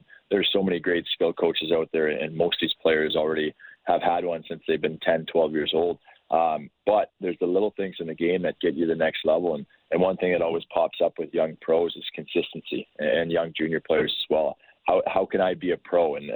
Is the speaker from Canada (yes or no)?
yes; Brandon, Manitoba, Canada; I was actually the development coach for the Brandon Wheat Kings junior hockey team in my hometown here.